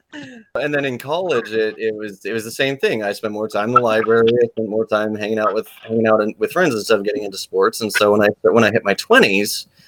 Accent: West Coast, United States; It's been a weird journey for me with body positivity because I grew up on the West Coast in the 90s

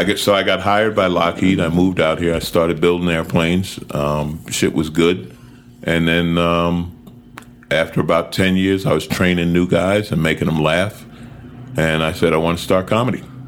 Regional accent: New York, United States; I'm a New York guy. I grew up in New York, but I started in L.A.

